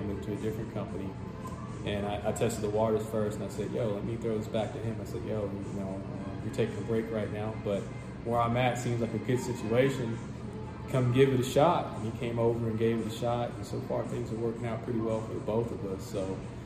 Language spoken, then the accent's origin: English; Louisiana, United States; But I'm originally from the South. I grew up in Louisiana. So I moved back home about 3 years ago